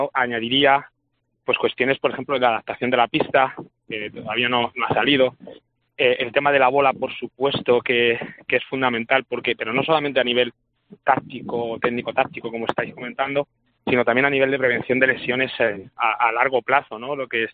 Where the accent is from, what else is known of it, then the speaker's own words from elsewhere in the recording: Leganés, Community of Madrid, Spain; yo vengo, como bien sabéis, de un pueblo humilde, vengo de Leganés